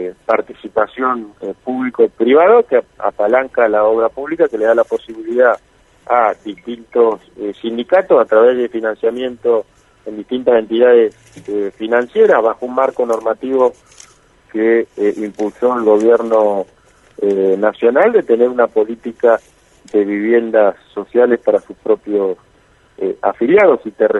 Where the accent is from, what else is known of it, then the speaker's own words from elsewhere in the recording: Chubut, Argentina; yo vivo en Chubut, nací en Chubut, obviamente defiendo la provincia